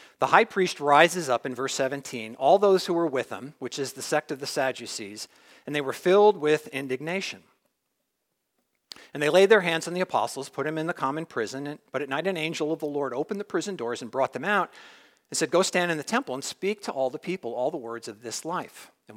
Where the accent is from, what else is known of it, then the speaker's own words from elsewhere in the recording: New Jersey, United States; I remember growing up in Jersey, we used to go to Yankee Stadium as a kid